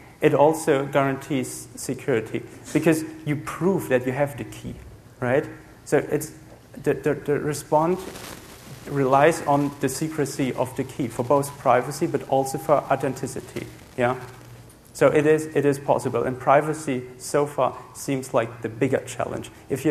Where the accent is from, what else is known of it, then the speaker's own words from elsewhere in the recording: Germany; European passports, I'm from Germany.